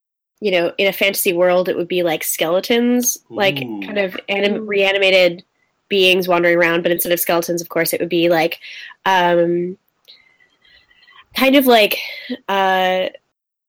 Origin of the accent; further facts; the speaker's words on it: Chicago, Illinois, United States; I'm from Chicago, man.